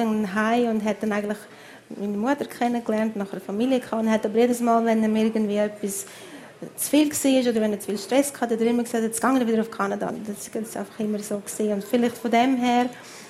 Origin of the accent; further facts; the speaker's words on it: Flumserberg, St. Gallen, Switzerland; moved away; Ich bin im Flumser Berg aufgewachsen und wo ich wohne, in Mount Green